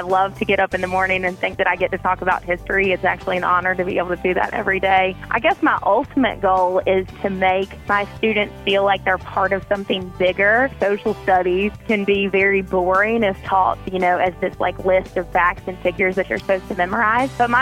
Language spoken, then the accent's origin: English; Southern Pines, North Carolina, United States; I grew up in Southern Pines. I get that question a lot. I have an accent.